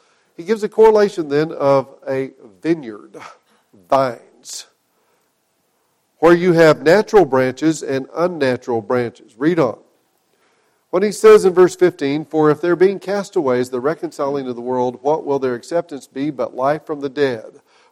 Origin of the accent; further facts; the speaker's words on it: Oklahoma, United States; I had a grapevine in my yard when I was a kid growing up in Oklahoma.